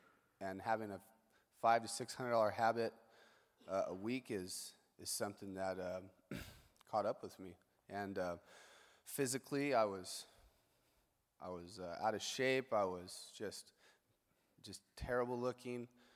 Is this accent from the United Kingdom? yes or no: no; Selma, Alabama, United States; I grew up in Selma, sports guy, played baseball my entire life.